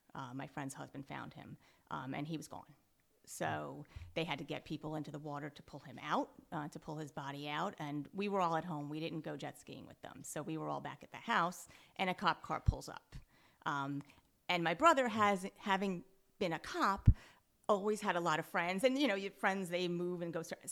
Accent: Rocky Point, New York, United States; also born or lived in Pennsylvania; I grew up on Long Island. Can I say which area or does it not matter?

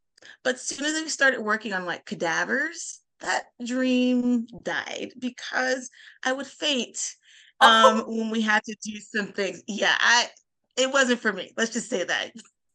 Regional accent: California, United States; Okay. Well, again, as Sarah said … I am from Southern California. I recently just left the classroom after 20 plus years.

